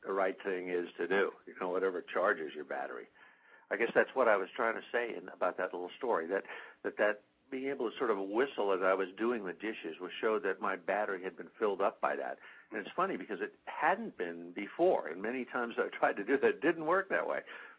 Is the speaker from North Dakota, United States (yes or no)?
no; New York City, New York, United States; I wound up back in New York City, which is my hometown.